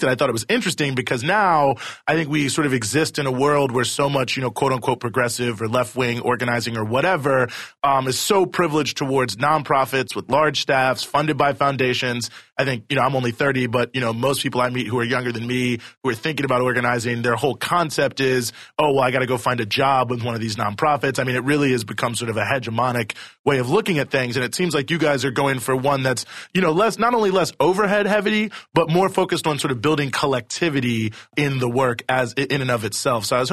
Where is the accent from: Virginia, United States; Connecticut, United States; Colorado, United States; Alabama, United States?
Virginia, United States; Charlottesville; As someone from a small mid-Atlantic city, I feel your pain, although I'm from Charlottesville, Virginia